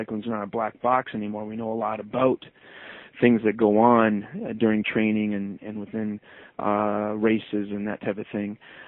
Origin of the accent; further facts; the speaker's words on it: Canada; I'm Canadian